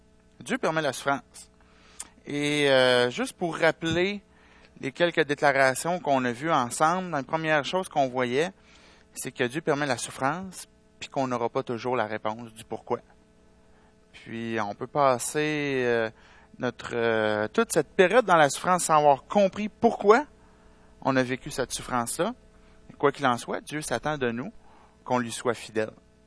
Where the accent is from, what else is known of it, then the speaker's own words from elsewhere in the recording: Sherbrooke, Quebec, Canada; Sherbrooke, c'est mon patelin dans l'endroit où j'ai grandi, les gens que j'ai côtoyés toute mon enfance.